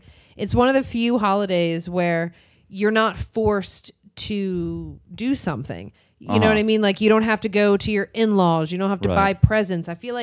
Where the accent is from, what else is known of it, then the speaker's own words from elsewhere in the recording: United States; I mean, I grew up in Carroll County, so that was the big thing to do, was to go to all the abandoned hospitals everywhere.